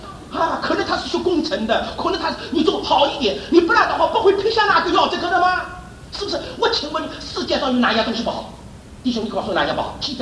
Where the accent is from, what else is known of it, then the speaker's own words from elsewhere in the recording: China; now in United States; 我们中国人现在在美国最堵了的一件事，就是礼拜五晚礼会做这个样子